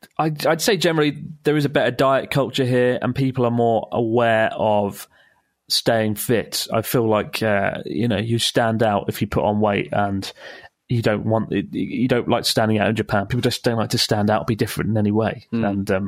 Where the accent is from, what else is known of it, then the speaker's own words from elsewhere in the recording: Italy; moved away as an adult; now in Gloucester, United Kingdom; from Gloucester, but I'm originally from Italy. I moved here 3 years ago to work in the brewing industry.